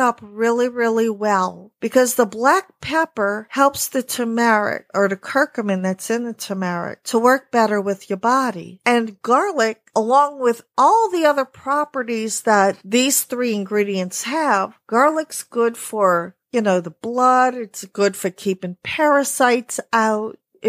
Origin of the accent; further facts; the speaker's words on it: Louisiana, United States; I grew up in Louisiana. I grew up as a little girl eating bland food because that's how my mother cooked it.